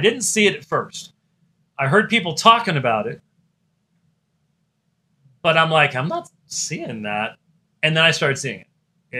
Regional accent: Scotland, United Kingdom; You know, I'm a Scotsman

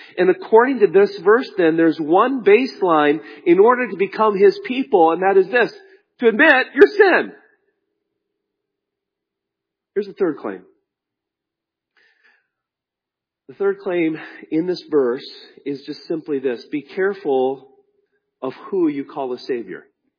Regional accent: Wisconsin, United States; I grew up in Wisconsin, where snow is as normal as

